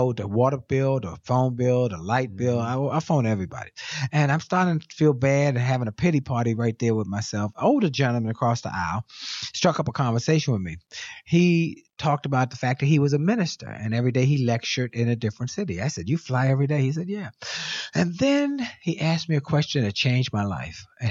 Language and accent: English; Philadelphia, Pennsylvania, United States; All right, I grew up in West Philly, by the way.